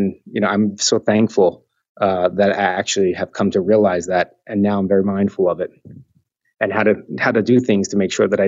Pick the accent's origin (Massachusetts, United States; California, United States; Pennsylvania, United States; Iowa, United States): Pennsylvania, United States; Philadelphia; Being a young kid growing up in Philadelphia, who was gay but not out